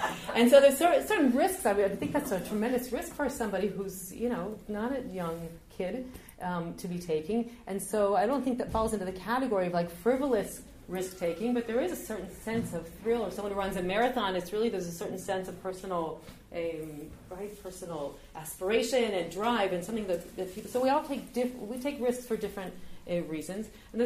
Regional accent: Dayton, Ohio, United States; I grew up in Dayton, Ohio, in the cornfields of Dayton, Ohio. I grew up in a fairly assimilated Jewish home

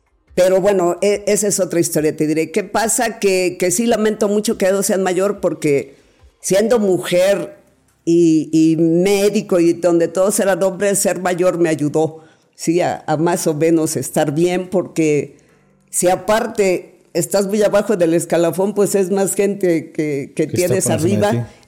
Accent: Mexico City, Mexico; born there; yo nací en la Ciudad de México

